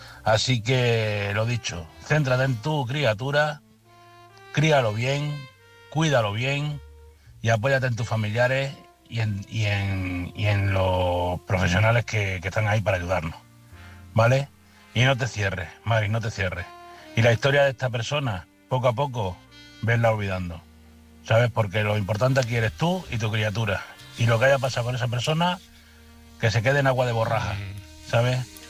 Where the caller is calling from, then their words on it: Badajoz, Extremadura, Spain; corresponsal de Badajoz.